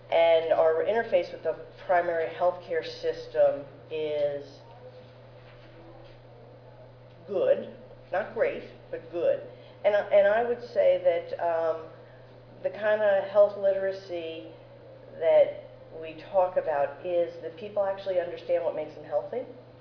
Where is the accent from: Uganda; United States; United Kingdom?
United States; now in Canada; I'm actually from the United States. I've lived in Canada for 25 years